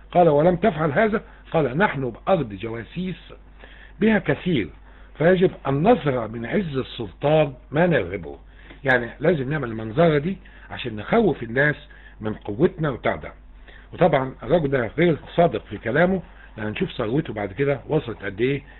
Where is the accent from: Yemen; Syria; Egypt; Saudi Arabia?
Egypt; اللي هم بهدلوا في بلادنا مصر بالذات